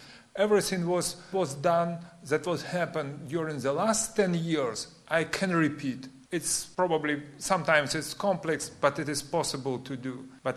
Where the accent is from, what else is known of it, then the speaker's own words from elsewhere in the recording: Ukraine; born there; English is a second language; But I was born there. I was born in 1960 in Ukraine.